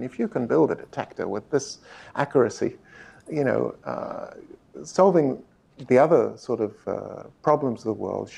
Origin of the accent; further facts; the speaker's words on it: South Africa; I was born in South Africa and spent my childhood in Africa, had my best ever teacher in Africa.